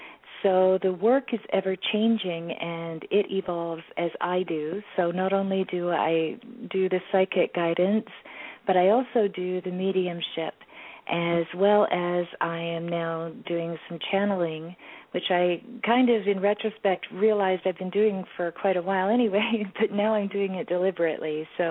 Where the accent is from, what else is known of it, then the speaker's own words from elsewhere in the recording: Canada; Yes. I've been born and raised in Canada.